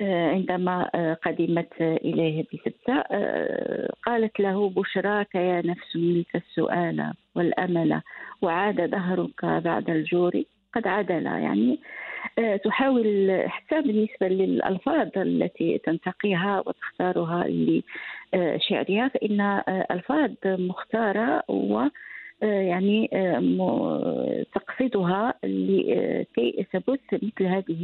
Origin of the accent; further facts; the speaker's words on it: Morocco; نحن كمغاربة ننتمي إلى هذه الدولة العريقة وإلى هذا التراث يعني الجميل والأصيل